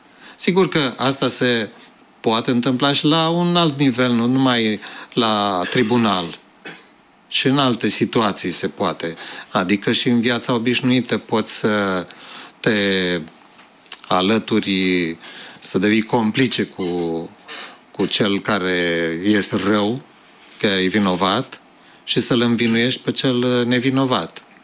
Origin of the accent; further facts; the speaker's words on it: Romania; Și într-adevăr, gândiți-vă și la noi ca români astăzi că este o scârbă și pentru noi